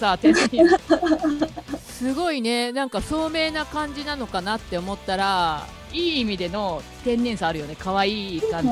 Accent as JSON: {"language": "Japanese", "town": "Osaka", "region": "Kansai", "country": "Japan", "said": "なんかやっぱ大阪人やからかな、普通にボケるのが当たり前みたいなとこあるしな。"}